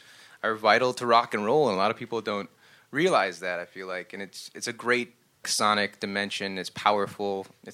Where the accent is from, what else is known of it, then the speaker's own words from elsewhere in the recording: Minneapolis, Minnesota, United States; I'm from Minneapolis originally, which is often confused with Indianapolis.